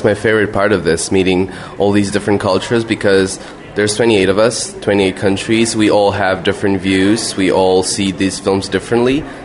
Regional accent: Croatia; English is a second language; I'm representing my hometown cinema, Urania. It's the oldest cinema in Croatia, And it's still open, it's still working.

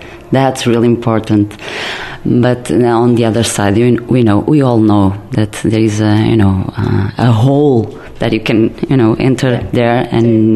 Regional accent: Porto, Norte, Portugal; English is a second language; I grew up in Porto. Porto is a very small town in Portugal. And in the 80s, it was very, very conservative, and it was very hard to be a teenager

